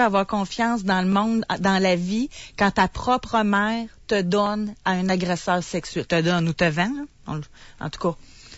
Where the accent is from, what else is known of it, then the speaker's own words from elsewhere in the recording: Quebec, Canada; Moi, c'est dans mon patelin en plus, là, la Mauricie.